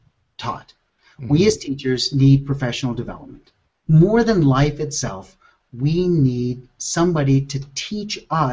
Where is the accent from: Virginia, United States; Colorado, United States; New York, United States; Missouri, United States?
Colorado, United States; It's not just because I'm from Colorado, right?